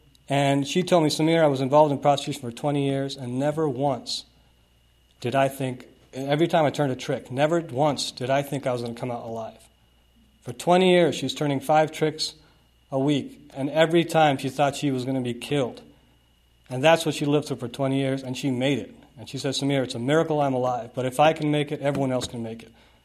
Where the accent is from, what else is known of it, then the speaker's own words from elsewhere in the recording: India; now in United States; I'm an immigrant. I got off the boat 10 years ago, and I'm glad to be here. You know, I'm from India